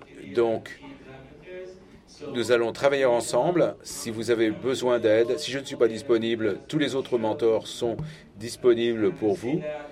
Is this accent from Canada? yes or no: no; Romania; Je suis de Roumanie et je suis très honoré de jouer ce rôle de mentor.